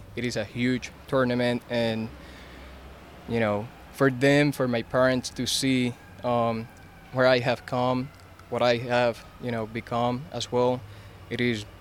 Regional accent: Puerto Rico; I am from Puerto Rico. That's where I come from.

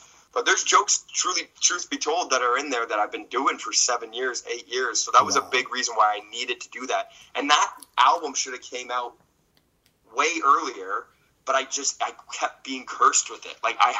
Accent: Canada; it's like one of our only ways to make money as Canadian comedians.

